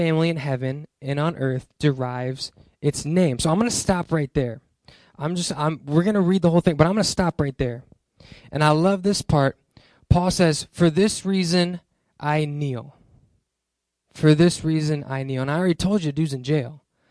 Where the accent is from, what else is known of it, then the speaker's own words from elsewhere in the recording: Ohio, United States; born there; I was born in Ohio, and I was a middle child.